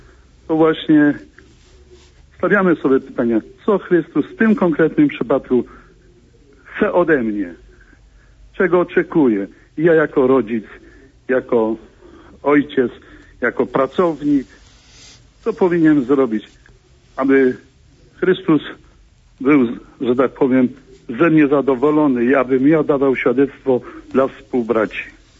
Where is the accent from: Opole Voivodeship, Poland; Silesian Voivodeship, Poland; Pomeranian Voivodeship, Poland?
Opole Voivodeship, Poland; Praszka; tak. Jestem z Praszki.